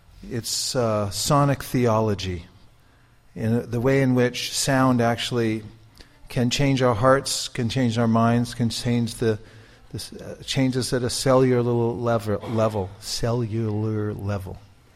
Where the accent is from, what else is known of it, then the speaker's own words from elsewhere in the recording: California, United States; we come from California, Northern California.